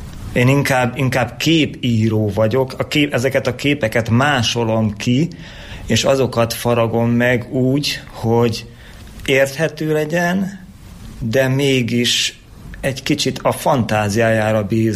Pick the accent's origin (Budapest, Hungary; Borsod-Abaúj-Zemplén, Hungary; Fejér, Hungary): Borsod-Abaúj-Zemplén, Hungary; Mezőkövesd; Itt cseperedtem fel, itt jártam iskolába, minden ide köt. Még a szüleim is élnek, és ők is itt laknak Kövesden.